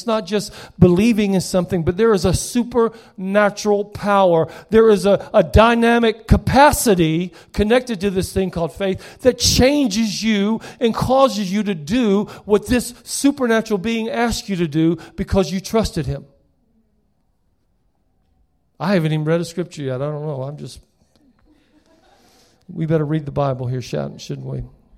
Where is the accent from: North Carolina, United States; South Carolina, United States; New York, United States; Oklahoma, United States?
South Carolina, United States; See, I'd never been to Arizona. I grew up in the South, South Carolina.